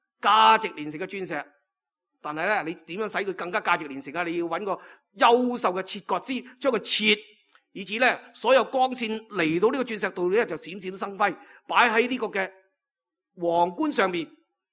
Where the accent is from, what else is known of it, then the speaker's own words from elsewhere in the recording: Hong Kong; 咁你话我哋香港人咁醒目